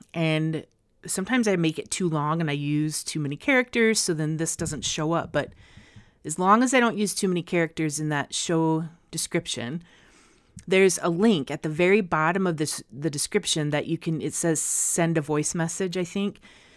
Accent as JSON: {"language": "English", "region": "Midwest", "country": "United States", "said": "because I'm from the Midwest and it's awkward and we don't like to ask for anything."}